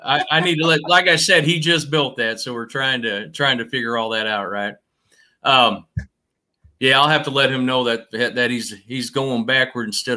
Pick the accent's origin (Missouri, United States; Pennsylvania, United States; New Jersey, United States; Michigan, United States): Missouri, United States; St. Louis; we're two guys from the St. Louis area, right?